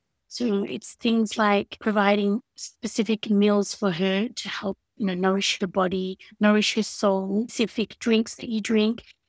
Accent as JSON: {"language": "English", "town": "Melbourne", "region": "Victoria", "country": "Australia", "tie": "born or raised there", "said": "I was born and raised in Melbourne. My parents are originally from Turkey, so they've migrated here about 50 years ago. Brought up as a true blue Melbournian, and I am married to a Singaporean"}